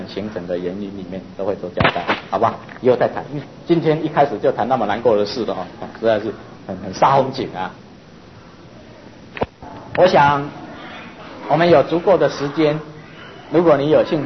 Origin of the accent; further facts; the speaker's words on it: Taiwan; 同时更侧重的台湾我们自己生长土生土长的地方所延伸出来的人文历史与自然的沧桑